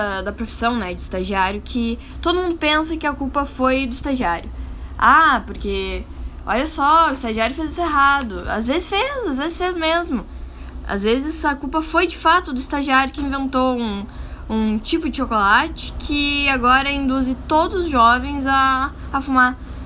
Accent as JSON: {"language": "Portuguese", "country": "Brazil", "said": "a vida segue e eu sou brasileira"}